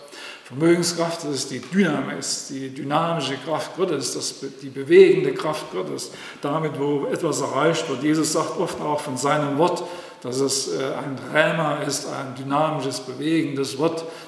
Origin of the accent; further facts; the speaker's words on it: East Germany, Germany; Ich bin ja in der DDR aufgewachsen.